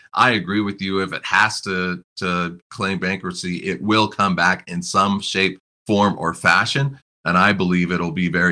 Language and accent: English; Stouffville, Ontario, Canada; My hometown is Stouffville, Ontario, which is just under an hour north of Toronto.